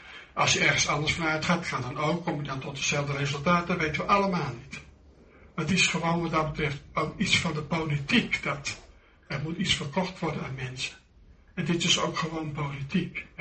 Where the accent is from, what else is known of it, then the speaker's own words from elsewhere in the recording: Apeldoorn, Gelderland, Netherlands; of in Apeldoorn, waar ik vandaan kom, of in Nederland